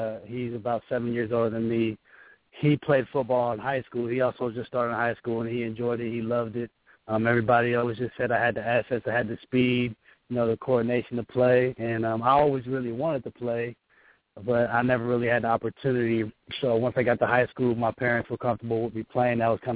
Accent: Cincinnati, Ohio, United States; Yeah, so I grew up in Cincinnati, Ohio, a lot of Little League football here, but I actually grew up playing soccer.

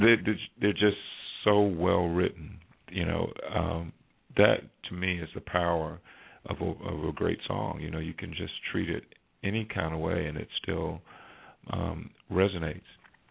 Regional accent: the South, United States; living here in the South and being a Southerner.

